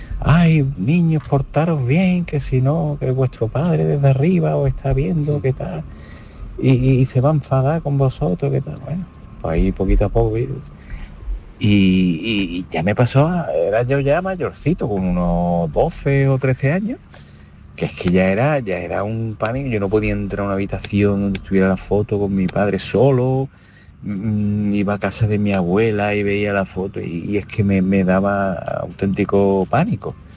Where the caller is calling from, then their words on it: Málaga, Andalusia, Spain; de Málaga, que no lo he dicho